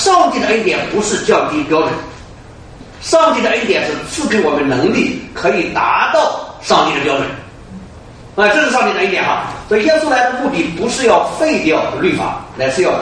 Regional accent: Shandong, China; moved away; 最近我们回过中国啊，中国现在这个高铁非常的快啊，从我老家山东到北京就两个小时啊，以前要十几个小时。

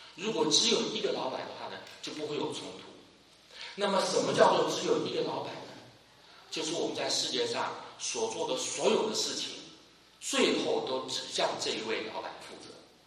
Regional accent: China; 我们中国人喜欢说养儿防老

